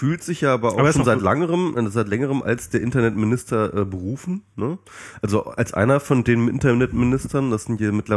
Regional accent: Hanover, Lower Saxony, Germany; ich komme aus Hannover

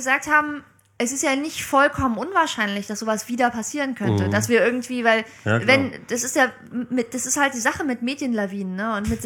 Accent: Bremen, Germany; also born or lived in Dresden; now in Berlin, Germany; Ich bin in Dresden geboren, 86, aber ich bin zum großen Teil in Bremen aufgewachsen. 13 Jahre bin ich da zur Schule gegangen und dann bin ich vor 8 Jahren nach Berlin gezogen zum Studium.

